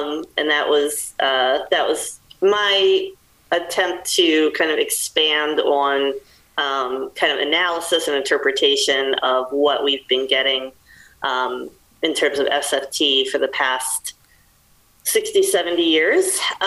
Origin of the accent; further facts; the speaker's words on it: East Coast, United States; now in Wisconsin, United States; Also, I'm originally from the East Coast, but now I live in Wisconsin, so I love living here.